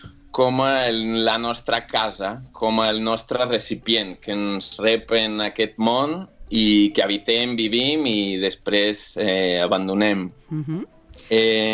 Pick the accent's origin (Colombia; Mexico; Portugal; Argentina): Portugal; Catalan is a second language; demano perdó pel meu català, que jo sóc portuguès i mai he tingut classes de català